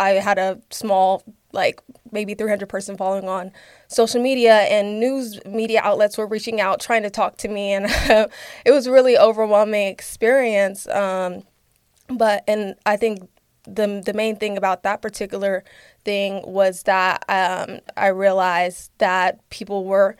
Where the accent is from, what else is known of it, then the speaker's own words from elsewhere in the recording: Tulsa, Oklahoma, United States; also born or lived in Princeton, New Jersey / Houston, Texas; So I grew up in Tulsa, Oklahoma. So I identify as an Oklahoman, although I was born in Princeton, New Jersey, and stopped in Houston, Texas for a little bit.